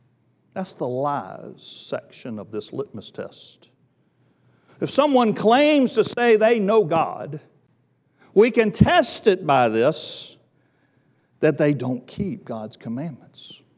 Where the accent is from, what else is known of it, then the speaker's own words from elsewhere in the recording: Wilmington, United States; I grew up in Wilmington. I grew up in the Bible Belt. I grew up surrounded by Baptist churches.